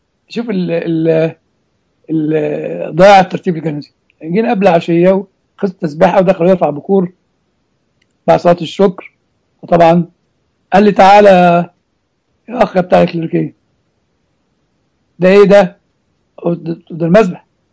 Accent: Egypt; now in United States; موجود عندنا في امريكا زي موجود عندنا في مصر

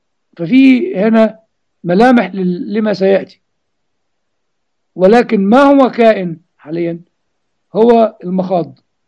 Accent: Egypt; وأنا الحقيقة يعني اهتمامي بالآباء أكتر من البلاوي اللي عندنا في مصر اكتر يعني

